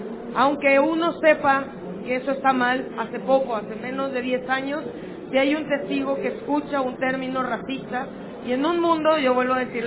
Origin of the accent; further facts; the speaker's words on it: Mexico; como podría decir soy mexicana, sí soy mexicana, como podría decir soy, y tengo también ahí como soy afromexicana por el pelo, pero también, como decías tú, soy indígena porque si empiezo a rastrear